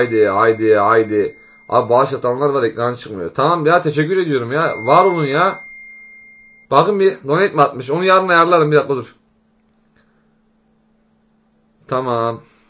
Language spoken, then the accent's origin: Turkish; Yozgat, Turkey; Ben Yozgatlıyım